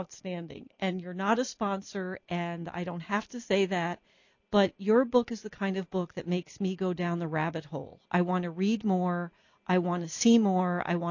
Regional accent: New Jersey, United States; I think I've told you before, I'm from New Jersey. So, but I've lived here 35 years.

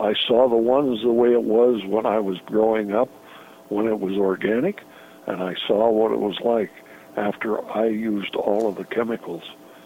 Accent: Great Falls, Montana, United States; I went to my 50th class reunion in my hometown, Great Falls, Montana.

